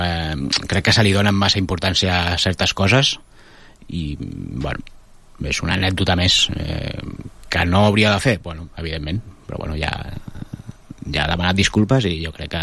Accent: Sabadell, Catalonia, Spain; la gent que som de Sabadell

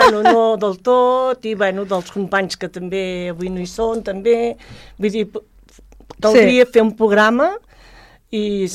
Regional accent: Sallent, Catalonia, Spain; born there; jo vaig néixer a Sallent, com he dit, vaig néixer a Sallent, i degut a que vaig néixer aquí a Catalunya, doncs els meus pares em van posar

